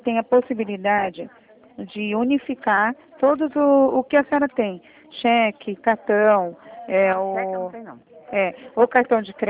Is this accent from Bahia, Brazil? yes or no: no; Itatiba, São Paulo, Brazil; Eu sou de Itatiba, né?